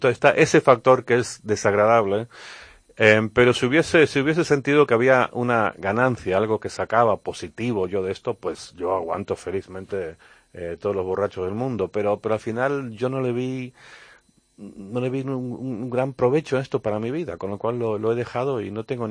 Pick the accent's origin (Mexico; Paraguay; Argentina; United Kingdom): United Kingdom; y no digo tanto en España, sino en por ejemplo en Reino Unido, en mi país